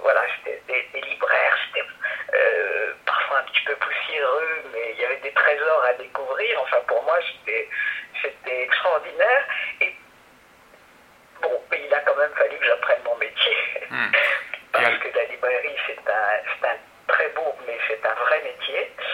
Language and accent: French; Paris, Île-de-France, France; moved away as an adult; also born or lived in Savoie; now in Rodez, France; je suis née en 1942 en Savoie et j'ai suivi, dès 1945, à la fin de la guerre, mes parents sont partis à Paris. Donc, j'ai passé toute ma vie à Paris jusqu'en 1983 où je suis venue m'installer à Rodez.